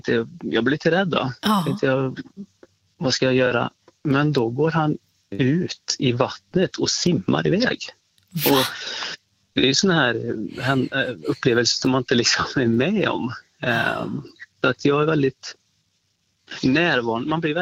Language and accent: Swedish; Västra Götaland County, Sweden; accent: Västergötland dialect; Jag är ju från Västergötland som du hör, på dialekten.